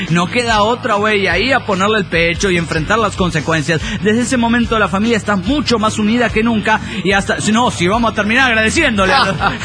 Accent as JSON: {"language": "Spanish", "town": "Turmero", "region": "Aragua", "country": "Venezuela", "said": "de Turmero, Venezuela."}